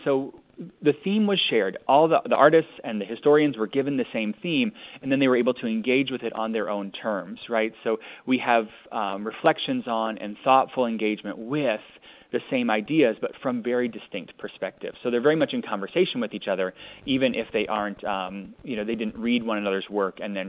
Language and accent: English; Iowa, United States; I'm from Iowa. I did my schooling in the South, and I was kind of an Iowa booster when I was there, and I was glad to come home.